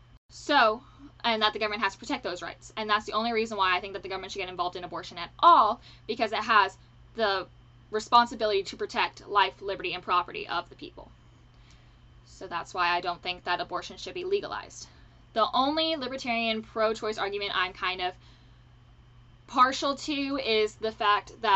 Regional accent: New Jersey, United States; moved away as an adult; now in Texas, United States; So I was born and raised in New Jersey, for those of you who don't know.

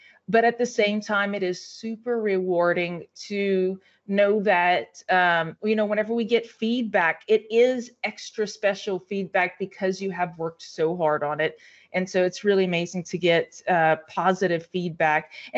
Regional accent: Louisiana, United States; So the Cajuns, we are a culture of people in Southwest Louisiana.

